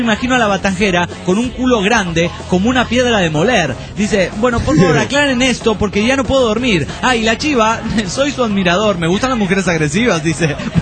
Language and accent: Spanish; Ramallo, Buenos Aires Province, Argentina; de Ramallo.